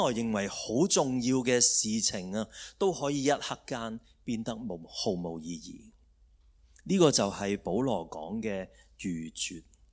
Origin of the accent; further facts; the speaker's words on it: Hong Kong; 我都是香港出生，亦都在香港长大